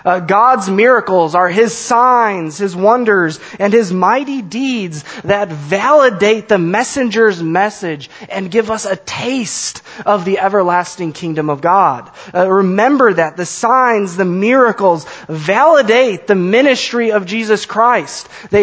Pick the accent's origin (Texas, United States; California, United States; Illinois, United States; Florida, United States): Illinois, United States; Growing up in Illinois, we had this thing called the lottery.